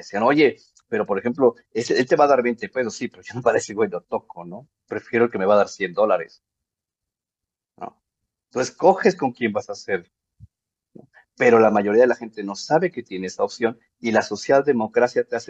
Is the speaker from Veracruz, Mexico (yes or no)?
no; Mexico City, Mexico; Yo soy de Plateros, de ahí de la colonia donde Edward se está inventando esa historia chida.